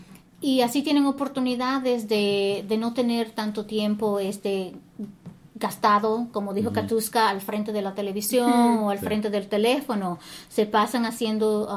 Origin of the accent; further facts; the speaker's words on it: New York, United States; now in Wappingers Falls, United States; ese fue el barrio donde yo crecí, en Washington Heights.